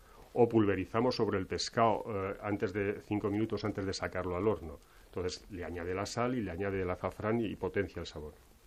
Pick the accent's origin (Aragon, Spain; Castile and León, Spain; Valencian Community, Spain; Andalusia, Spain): Aragon, Spain; Blancas; cuando empezamos a recuperar el cultivo allí en mi pueblo, en Blancas, aunque se ha hecho de toda la vida, yo lo he conocido desde que tenía 4 años